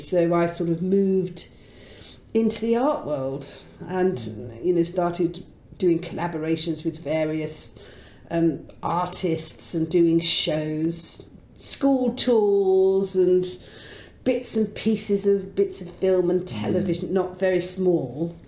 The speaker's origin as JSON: {"language": "English", "region": "North West England", "country": "United Kingdom", "tie": "born or raised there", "moved": "yes", "lives_now": "London, United Kingdom", "said": "I come from a very small mill town in Lancashire, and as you can hear from my accent, completely changed from my original accent."}